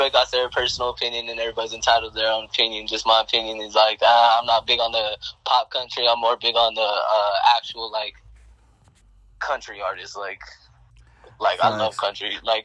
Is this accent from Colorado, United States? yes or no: yes; Colorado, United States; The only really kind of music I can't really mess with is country, and I'm from Colorado